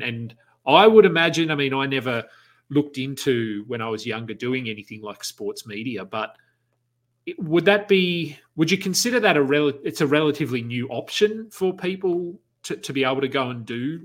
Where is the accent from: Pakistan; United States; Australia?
Australia; I'm asking as an Australian